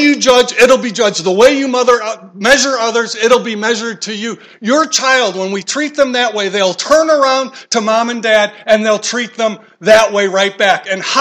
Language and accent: English; Chicago, Illinois, United States; also born or lived in Taipei; I was born and raised in Chicago.